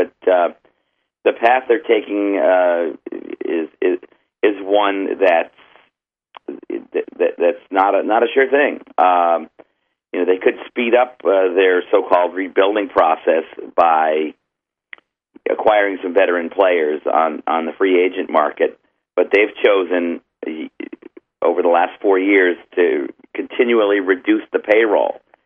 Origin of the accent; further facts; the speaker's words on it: East Coast, United States; I come from the East Coast, and on the East Coast, these guys would have been run out of town long ago.